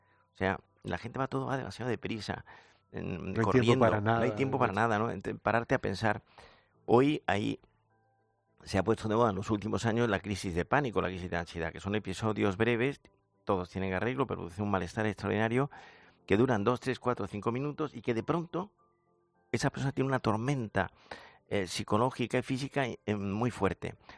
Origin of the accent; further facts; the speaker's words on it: Andalusia, Spain; yo soy andaluz